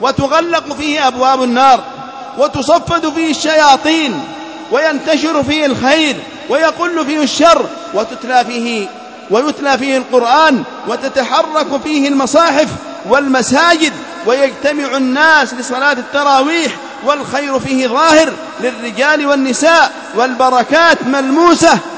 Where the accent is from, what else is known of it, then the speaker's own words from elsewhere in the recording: Yemen; في بلادنا اليمن